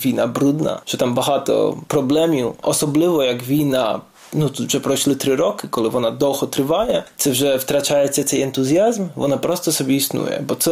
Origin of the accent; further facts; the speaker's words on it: Poland; Ukrainian is a second language; запитав, звідки, я сказав, з Польщі.